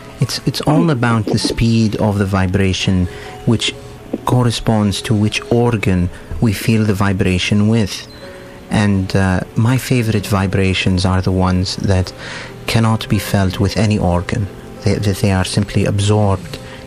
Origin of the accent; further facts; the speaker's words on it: Hejaz, Saudi Arabia; also born or lived in Egypt; Well, so I was born and raised in the Hijaz region, which is in what is now Saudi.